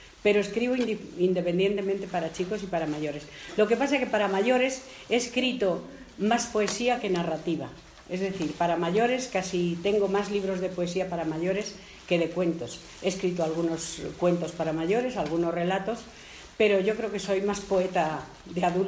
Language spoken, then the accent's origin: Spanish; Madrid, Community of Madrid, Spain; porque yo soy madrileña y vivía en Madrid. Entonces Madrid es una ciudad enorme, llena de coches, de humo, de contaminación, de gente.